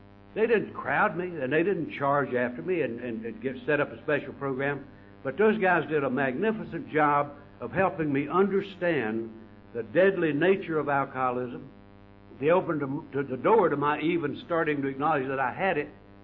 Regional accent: North Carolina, United States; You know, I'm from North Carolina. I can't even talk this fast.

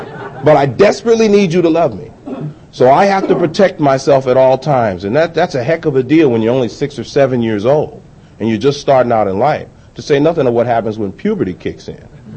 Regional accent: New York, United States; also born or lived in Knob Noster, Missouri; And then when I turned about 6 years old, we moved to New York. And New York is where I grew up. I grew up in Harlem

